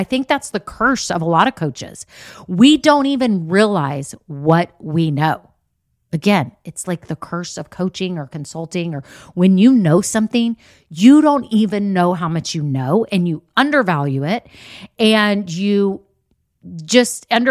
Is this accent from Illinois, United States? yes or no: no; Texas, United States; And I had some like Texas Longhorn stuff, Texas A&M, because I'm from Texas.